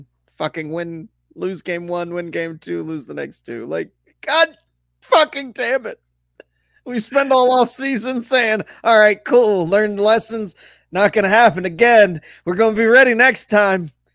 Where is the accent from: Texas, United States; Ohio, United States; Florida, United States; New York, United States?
Ohio, United States; Toledo; It's a Toledo 7, and I'm from Toledo